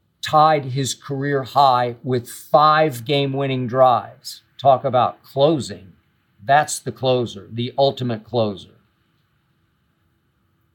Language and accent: English; Oklahoma, United States; back to my home state, Norman, Oklahoma